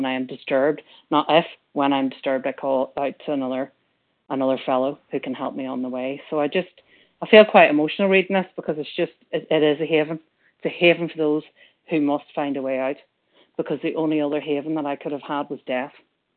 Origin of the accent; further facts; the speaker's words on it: Ireland; now in Manchester, United Kingdom; I'm based in Manchester, Irish, but based in Manchester in the UK.